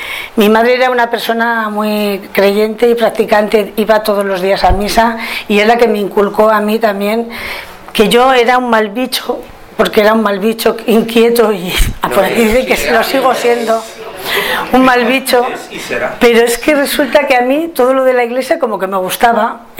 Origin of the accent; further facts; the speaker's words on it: Navarre, Spain; soy de Navarra, y mi historia también va muy, muy unida con la renovación de la zona norte